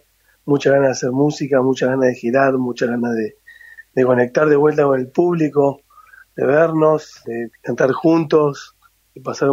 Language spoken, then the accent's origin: Spanish; Aedo, Argentina; now in Mexico; Yo soy de Aedo, ese es mi lugar, ahora estoy en Aedo, bien. Justamente, es mi lugar de origen